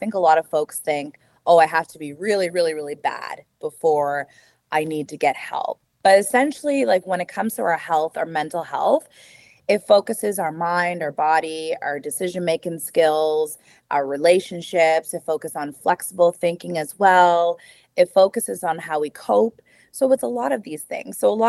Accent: New Brunswick, Canada; So they immigrated to Canada in the 80s, and I was born. And I lived in New Brunswick for quite some time, and then I moved to Nova Scotia in 2020.

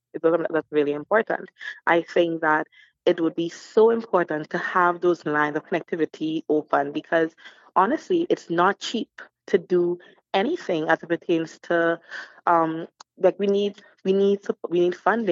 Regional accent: Trinidad & Tobago; I am Trinidadian, however, I'm also a Newfoundlander.

